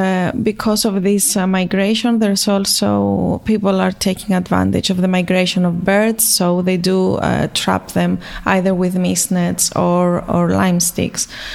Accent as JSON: {"language": "English", "town": "Athens", "region": "Attica", "country": "Greece", "tie": "born or raised there", "second_language": "English", "said": "In the first years of my life, I grew up in Athens, to be honest"}